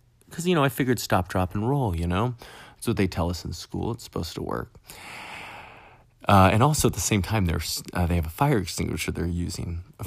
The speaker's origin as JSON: {"language": "English", "region": "Alaska", "country": "United States", "said": "I'm from Alaska originally. That's where I moved from originally."}